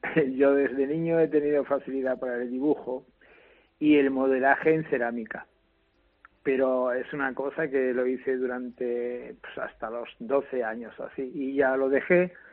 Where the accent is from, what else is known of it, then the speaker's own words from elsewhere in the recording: Andalusia, Spain; moved away as an adult; also born or lived in Barcelona; yo me fui ya siendo un hombre adulto, porque me fui a Barcelona al acabar el servicio militar, uh-huh. Con lo cual soy andaluz de pura cepa. No puedo, aunque tengo como... adopción la tierra catalana también